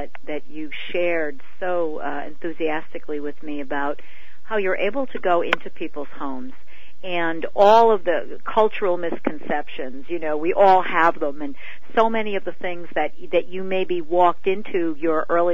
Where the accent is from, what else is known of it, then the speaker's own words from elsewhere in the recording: New York City, New York, United States; For many years, I'm from New York City, and I did my internship in New York City, and I worked down there for a number of years before I came here.